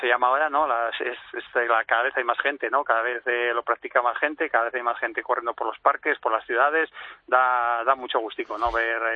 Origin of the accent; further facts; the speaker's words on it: Navarre, Spain; como buen navarro y cabezotas que somos